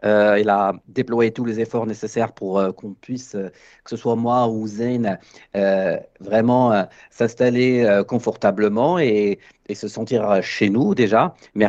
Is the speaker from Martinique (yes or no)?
no; Morocco; moi, je suis originaire du Maroc, où j'ai travaillé pendant plus d'une vingtaine d'années en milieu bancaire